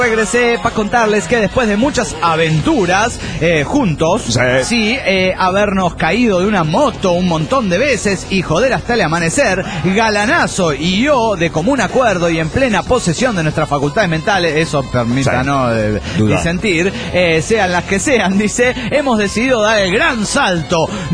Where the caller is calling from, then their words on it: San Rafael, Mendoza, Argentina; de San Rafael Mendoza, Argentina.